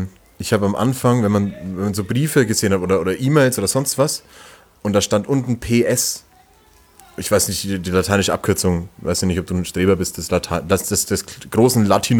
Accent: Langenzenn, Bavaria, Germany; now in Nuremberg, Germany; Ich wohne ja noch gar nicht so lange in Nürnberg. Ich komme ja eigentlich aus dem Nürnberger Umland oder eher aus dem Fürther Umland.

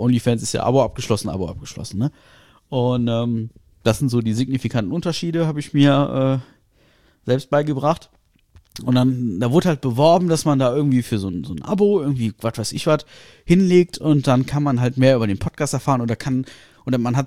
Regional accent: Germany; Und dann, so wie ich bin Deutscher, ich bin zahlender Kunde.

